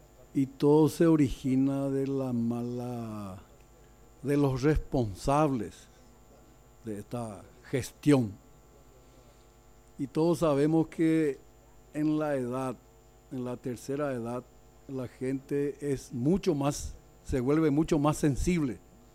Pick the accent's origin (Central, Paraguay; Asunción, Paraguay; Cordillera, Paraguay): Cordillera, Paraguay; no solamente en mi pueblo, en mi ciudad, sino en todo el departamento de Cordillera.